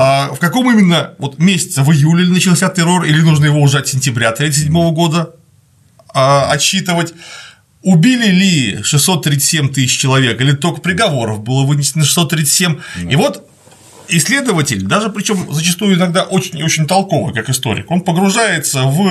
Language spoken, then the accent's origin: Russian; Saint Petersburg, Russia; Я питерский, поэтому я очень много чая пью.